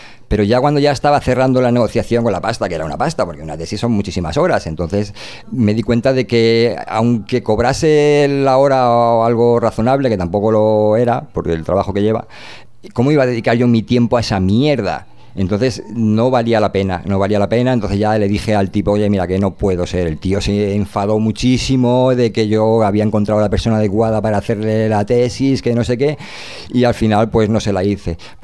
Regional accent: Spain; te das cuenta de que curramos muy bien, que realmente aquí el currante español

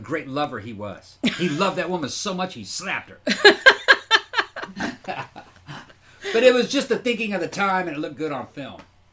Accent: Brazil; growing up in Brazil, I'm thinking back, yeah.

